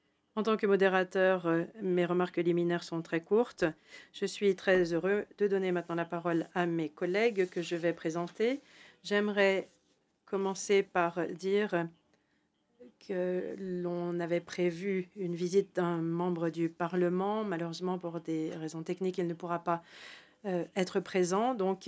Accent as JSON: {"language": "French", "country": "Ukraine", "said": "j'interviens en tant qu'Ukrainien."}